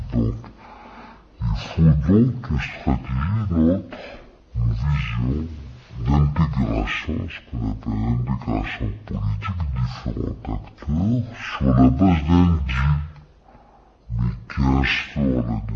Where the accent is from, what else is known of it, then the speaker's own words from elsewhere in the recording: Tunisia; c'est notre manière, peut-être en tant que Tunisien, d'apporter notre contribution